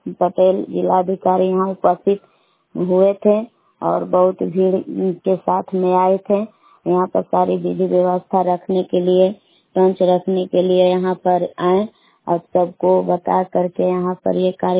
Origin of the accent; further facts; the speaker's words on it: Belaon, Bihar, India; ग्राम बेलान जिला कैमूर भगवान के निवासी हूँ।